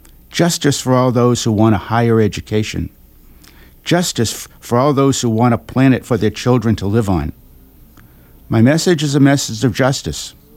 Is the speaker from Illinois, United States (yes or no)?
no; Saugus, Massachusetts, United States; I was raised in Saugus by working-class parents, and after Boston College, I joined the Peace Corps to make a difference in the world.